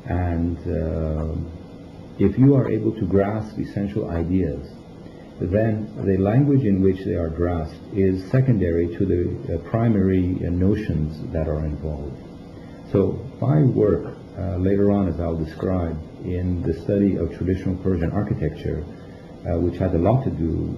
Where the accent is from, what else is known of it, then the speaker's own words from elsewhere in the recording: New York, United States; also born or lived in Washington; Of course, growing up in New York and in Washington, we had come across a very small community of Iranians who had lived there.